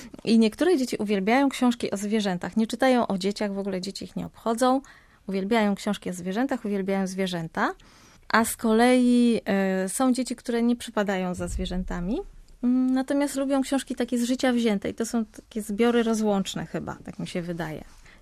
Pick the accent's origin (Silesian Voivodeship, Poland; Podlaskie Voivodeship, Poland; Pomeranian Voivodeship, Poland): Pomeranian Voivodeship, Poland; Gdańsk; A ponieważ ja też jestem z Gdańska